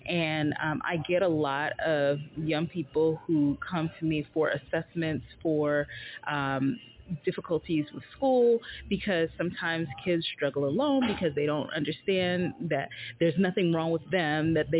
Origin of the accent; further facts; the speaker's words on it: New York City, New York, United States; now in Weehawken, United States; I'm originally from the Bronx. I am now living in Weehawken, New Jersey.